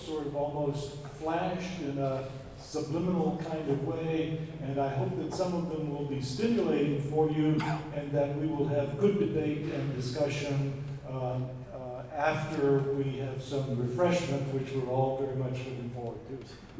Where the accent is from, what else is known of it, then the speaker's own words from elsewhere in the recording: Memphis, Tennessee, United States; I grew up in Memphis, Tennessee, and the Mississippi River was literally an open sewer in my childhood.